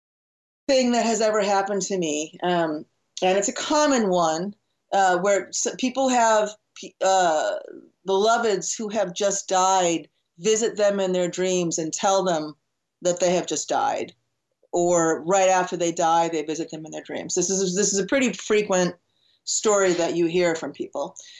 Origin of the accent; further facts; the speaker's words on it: Buffalo, New York, United States; I mean, I was from Buffalo, New York.